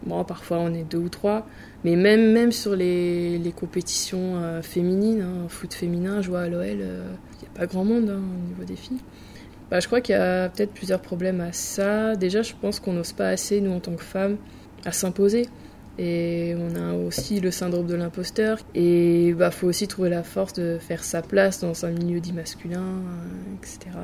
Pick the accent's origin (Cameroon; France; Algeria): France; Et évidemment, bah, on est français.